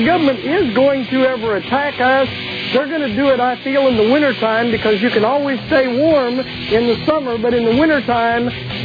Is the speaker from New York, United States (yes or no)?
no; New Orleans, Louisiana, United States; now in Kansas City, United States; Now, and I'm in Kansas City, but I'm originally from New Orleans